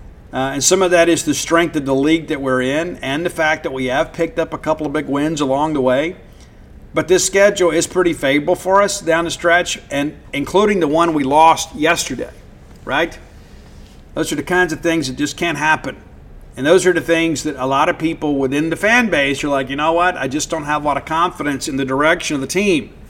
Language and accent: English; Mississippi, United States; I know growing up in South Mississippi, when I was around that fan base a lot and when they were winning, it was difficult, right?